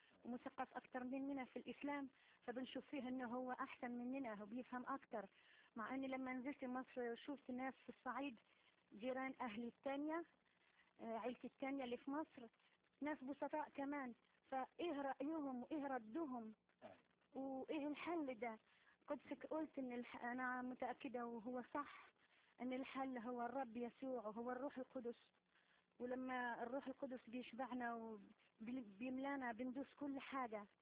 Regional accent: Algeria; وطبعا من الجزائر.

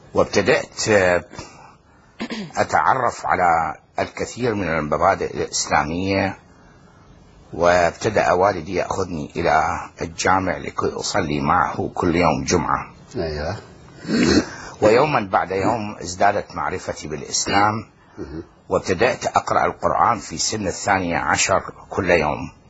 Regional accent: Iraq; من العراق، ولدت في العراق من عائلة مسلمة متعصبة جدا

